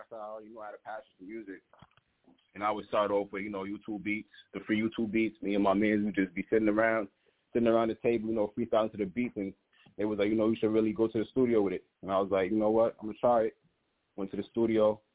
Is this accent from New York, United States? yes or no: yes; Queens, New York, United States; I'm from Queens, New York, South Side to be exact.